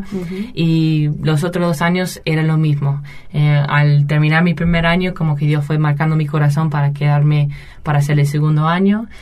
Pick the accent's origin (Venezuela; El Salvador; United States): United States; Yo soy de los Estados Unidos.